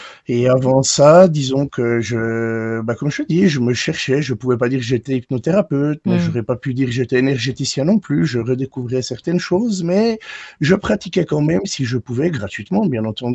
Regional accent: Neuchâtel, Switzerland; born there; Je suis né à Neuchâtel, au bord du lac de Neuchâtel, un 14 juillet 1985 à 8h42 du matin.

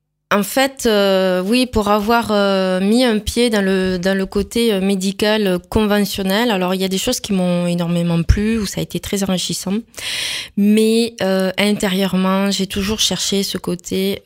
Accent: Gaillac, Occitanie, France; je suis gaillacoise en fait. Je suis tarnaise, donc je connais bien le Tarn. Voilà, donc je vais avoir bientôt 45 ans.

